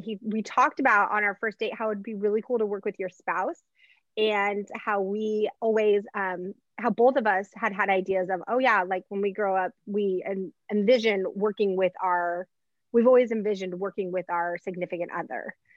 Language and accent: English; San Diego, California, United States; So I was raised here in San Diego. And I was one of five.